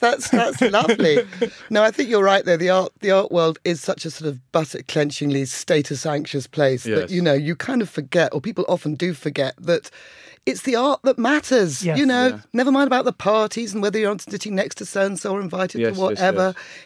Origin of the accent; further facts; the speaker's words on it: Colchester, East of England, United Kingdom; I mean, I came from Essex girl, me.